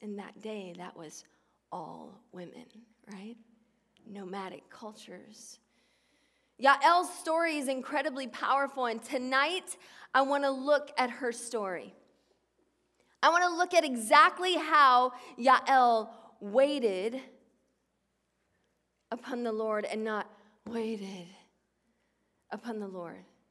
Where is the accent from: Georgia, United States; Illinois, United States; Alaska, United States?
Georgia, United States; Okay, I grew up in Georgia, and so we always called her Jael.